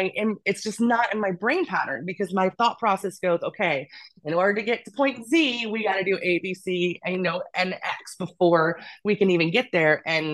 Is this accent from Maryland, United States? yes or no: no; Michigan, United States; moved away as an adult; now in California, United States; And I'm originally from Michigan, so I've actually only lived in California for 8 years